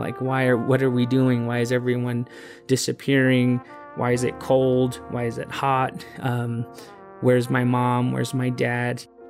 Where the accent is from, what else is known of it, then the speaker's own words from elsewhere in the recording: United States; I am from the Diné tribe, the Navajo Nation.